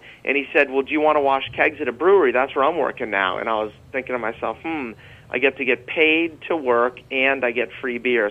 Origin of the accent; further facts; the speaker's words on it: Carlisle, Massachusetts, United States; also born or lived in Vermont / Colorado; now in Portland, United States; I grew up in Carlisle, which is right next to Concord.